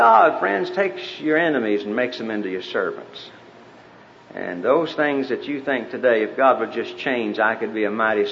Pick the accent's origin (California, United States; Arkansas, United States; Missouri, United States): Arkansas, United States; also born or lived in Oklahoma; now in Texas, United States; I was born in Oklahoma, raised in Arkansas, live in Texas, and you put those three accents together, you've got something awful.